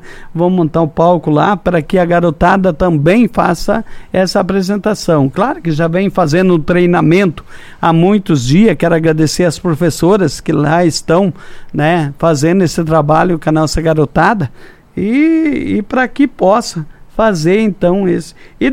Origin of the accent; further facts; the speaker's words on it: Pinhal de São Bento, Paraná, Brazil; born there; É, eu sou nascido em Pinhal de São Bento.